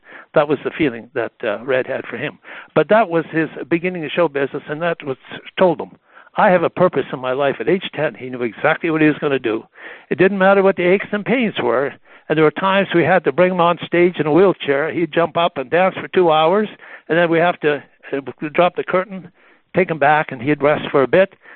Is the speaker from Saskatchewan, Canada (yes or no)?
yes; Saskatoon, Saskatchewan, Canada; I'm from Western Canada, and there was a town called Saskatoon, Saskatchewan, my hometown.